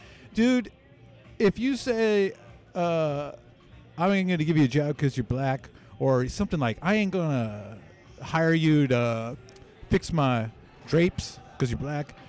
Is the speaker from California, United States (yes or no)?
yes; Castro Valley, California, United States; born there; Even though I was born in Castro Valley, they, you know, still the ancestry.